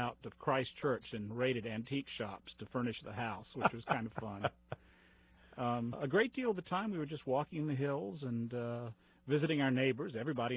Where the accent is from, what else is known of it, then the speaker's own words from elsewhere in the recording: American South, United States; But I'm a Southerner, so I'm familiar with that behavior anyway.